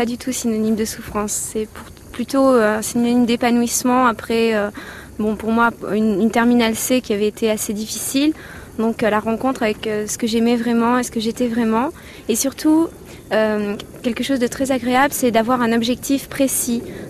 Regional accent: Bordeaux, Nouvelle-Aquitaine, France; je viens de Bordeaux, j'ai fait ma cagne, une seule, au lycée Montaigne de Bordeaux et une cagne BL.

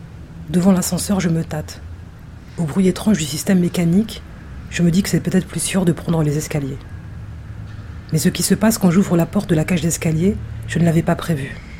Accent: Aulnay-sous-Bois, Île-de-France, France; Moi, j'ai une enfance extrêmement heureuse. C'est-à-dire que c'est ça qui est paradoxal. C'est que ma vie à Auln

